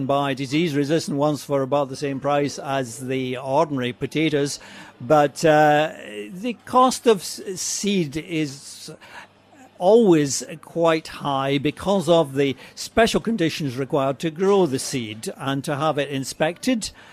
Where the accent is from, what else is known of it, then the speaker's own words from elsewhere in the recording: Glasgow, Scotland, United Kingdom; moved away; I should say Scottish, of course, but yeah, I came from Scotland originally, and I've been around various places since.